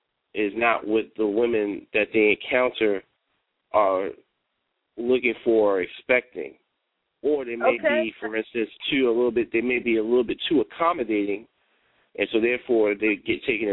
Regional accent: New York, United States; I'm actually not from the South, though. I'm from New York originally, so I'm not from the South.

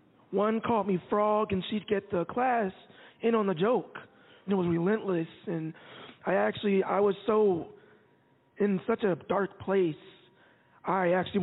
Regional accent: Atlanta, Georgia, United States; I'm from Atlanta, Georgia.

